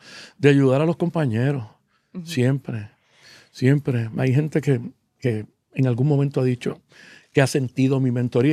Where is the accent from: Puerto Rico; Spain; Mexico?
Puerto Rico; Bayamón; Después me crié en Bayamón Gardens.